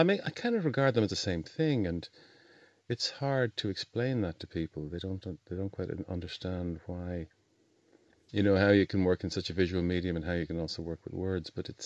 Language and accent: English; Sligo, Connacht, Ireland; born there; I was born in Sligo, where W.B. Yeats was born and lived.